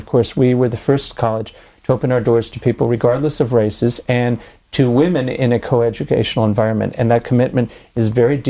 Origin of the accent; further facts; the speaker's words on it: Lexington, Kentucky, United States; I grew up in Lexington, Kentucky